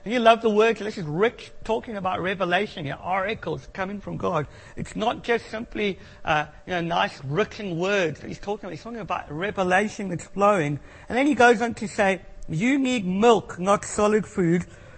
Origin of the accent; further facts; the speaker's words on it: South Africa; I'm South African and I'm quite rude.